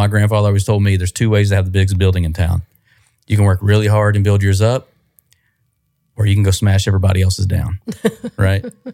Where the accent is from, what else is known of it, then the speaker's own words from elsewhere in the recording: Greenville, Texas, United States; I'm nobody from nowhere. You know, at the end of the day, like I'm 5 generations from Greenville, Texas, you know?